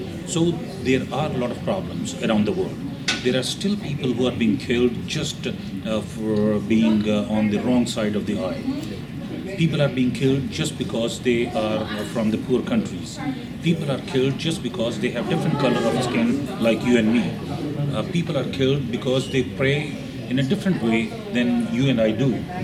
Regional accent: Pakistan; now in United States; Originally from Pakistan, but of course I'm a proud American now.

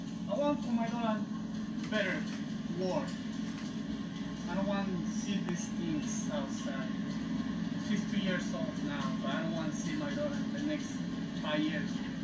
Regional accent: Mexico; moved away; I'm from Mexico, so I've been here like for 15 years now.

